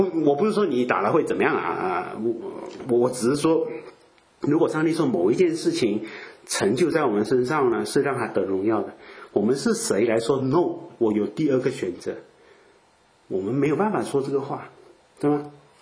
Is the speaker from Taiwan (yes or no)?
no; Fujian, China; 连我们福建话啊，我是福建人啊